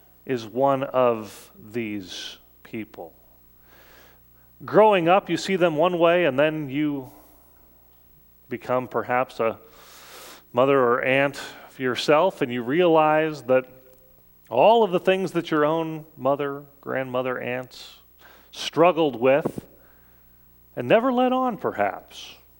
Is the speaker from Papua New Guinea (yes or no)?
no; Sioux City, Iowa, United States; Growing up in the Morningside Reformed Church in Sioux City, Iowa, there were gods in the congregation.